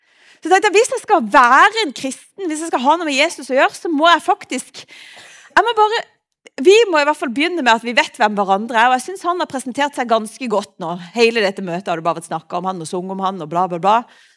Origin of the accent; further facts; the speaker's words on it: Lista, Agder, Norway; Jeg kom fra Lista, det ca. 1 time og 40 å kjøre.